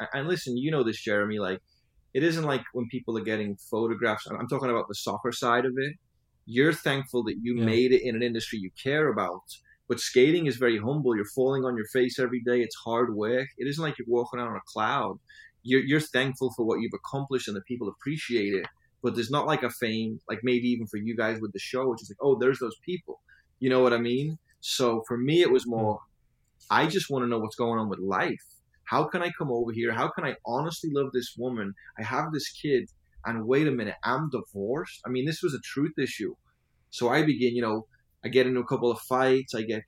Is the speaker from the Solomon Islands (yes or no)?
no; England, United Kingdom; You guys got to realize, as an English person, you are bred just believing in evolution.